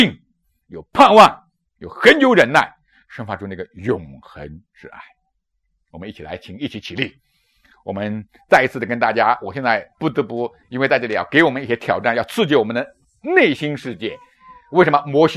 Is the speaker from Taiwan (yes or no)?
no; China; 我们作为中国人，我们连下地狱我们都不承认了，我们都不承认有地狱的。